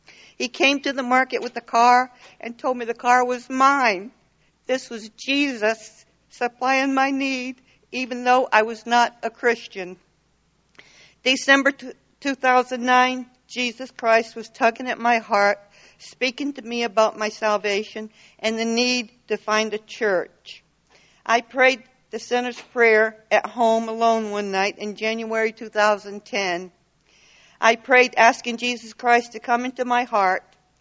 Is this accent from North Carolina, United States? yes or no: yes; North Carolina, United States; Good morning. … I grew up in North Carolina. Our parents took us to church.